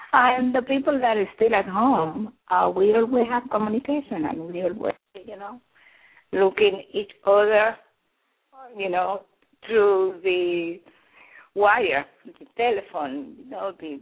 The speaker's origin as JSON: {"language": "English", "country": "Dominican Republic", "also_born_or_lived": "Puerto Rico", "moved": "yes", "lives_now": "New York, United States", "said": "I'm from Dominican Republic."}